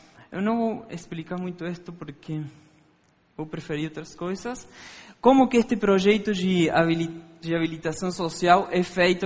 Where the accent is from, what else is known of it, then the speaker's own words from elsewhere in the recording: Argentina; Portuguese is a second language; moved away as an adult; now in Brazil; Vocês vão perceber que eu não tenho sotaque de brasileiro, eu, como ele falou, sou argentino. Como ele falou, eu cheguei no Brasil no ano passado.